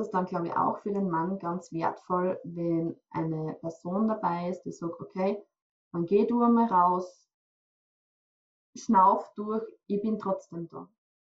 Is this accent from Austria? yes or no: yes; Styria, Austria; ich komme aus der Steiermark in Österreich.